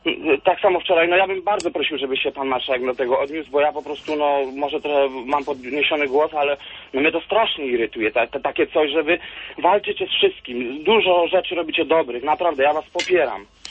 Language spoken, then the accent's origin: Polish; Lesser Poland, Poland; now in United Kingdom; Ja dzwonię akurat, jestem, bo pracuję w Wielkiej Brytanii, ale ja jestem z południowej Polski, z Orawy.